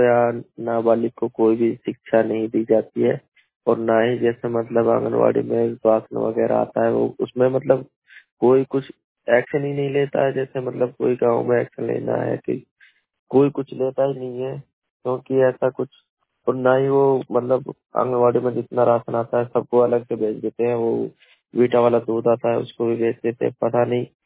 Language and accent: Hindi; Lakhpuri, India; मैं गांव लखपुरी से बिलोंग करता हूं।